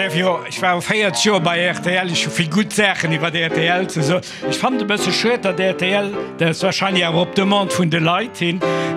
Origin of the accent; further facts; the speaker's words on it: France; German is a second language; Ich bin aus Frankreich